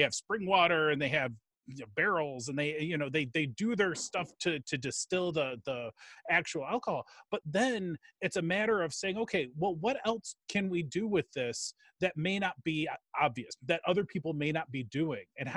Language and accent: English; Chicago, Illinois, United States; Yeah, well, I am a Chicagoan through and through. I've lived in the Chicago area pretty much, well, actually my entire life.